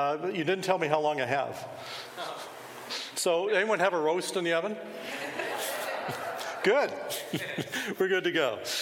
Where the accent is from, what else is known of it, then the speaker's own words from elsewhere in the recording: Toronto, Ontario, Canada; born there; I was born in Toronto. I work in Ottawa.